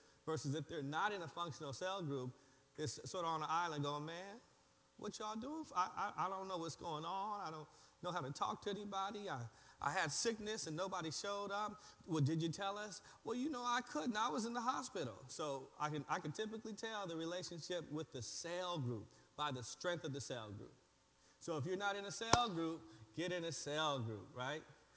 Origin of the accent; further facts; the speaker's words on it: the South, United States; I'm from the South, so I guess.